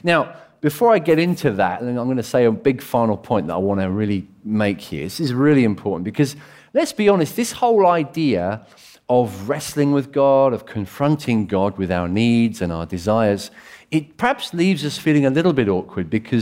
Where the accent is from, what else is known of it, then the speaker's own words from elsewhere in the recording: England, United Kingdom; You know, I'm very English.